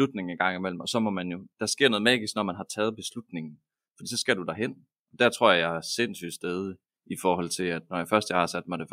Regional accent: Aalborg, North Denmark Region, Denmark; Jeg er født og opvokset i Aalborg, faktisk en lille smule uden for Aalborg

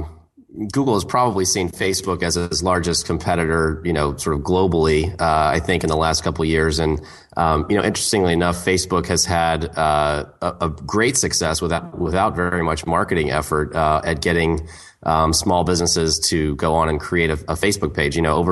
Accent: Portland, Oregon, United States; My hometown, Portland, Oregon, was the first one.

